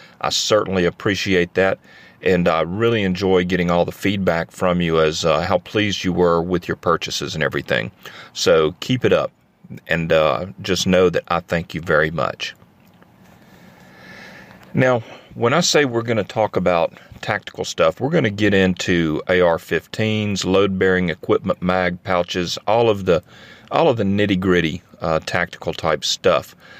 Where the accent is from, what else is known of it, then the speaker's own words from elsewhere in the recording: Alabama, United States; I'm a fellow from Alabama who's been around the block, and I've been all over Central and South America. I've lived down there, worked down there.